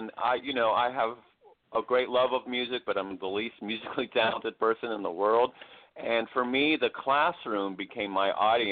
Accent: Stone Mountain, Georgia, United States; I grew up around the Klan and had friends whose dads were in the Klan. And, you know, it was just sort of normal business in Stone Mountain in those days.

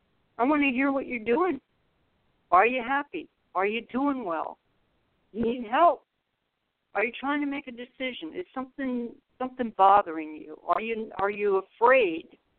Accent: California, United States; I come from California. The options there are not as great for retirees.

